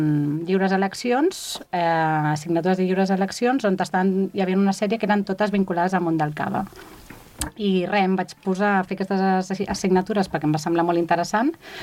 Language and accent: Catalan; Barcelona, Catalonia, Spain; jo no vinc ni del Penedès, jo sóc de Barcelona, sóc una BTB però amb B alta.